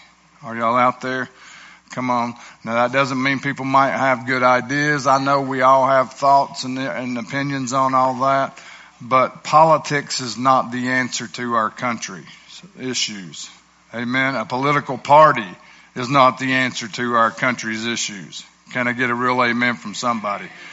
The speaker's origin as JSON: {"language": "English", "town": "Etowah", "country": "United States", "tie": "born or raised there", "said": "So I grew up in Etowah. Went in the Army after high school."}